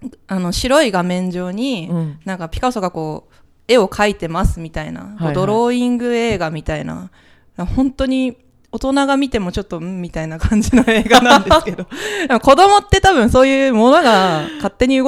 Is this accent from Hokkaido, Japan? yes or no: no; Mito, Ibaraki, Japan; born there; 私は茨城県の水戸市の病院で生まれましたね